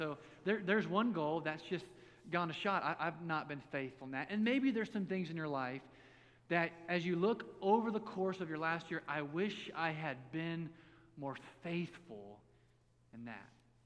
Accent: United States; No, I know one language, which means I'm an American is what I'm called.

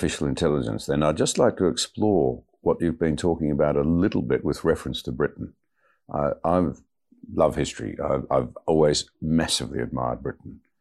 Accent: Australia; as an Australian, I would not live in a free country

